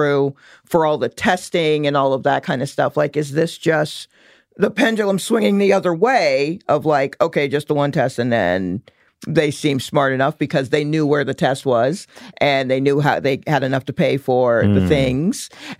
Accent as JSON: {"language": "English", "town": "Stone Mountain", "region": "Georgia", "country": "United States", "tie": "born or raised there", "said": "grew up in Atlanta. To put a finer point on it, I grew up in Stone Mountain, Georgia. And that's a huge piece of granite with Confederate Army heroes etched in the side."}